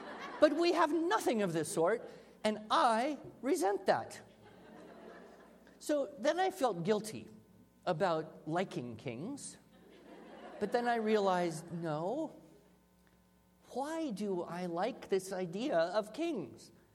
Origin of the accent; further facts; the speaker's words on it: United States; I am an American. I was educated in American public schools.